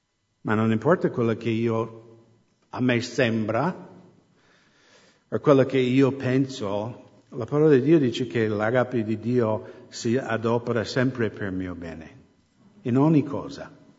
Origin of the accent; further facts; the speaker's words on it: United States; accent: American; Italian is a second language; Hai sempre l'accento americano, anche in dialetto.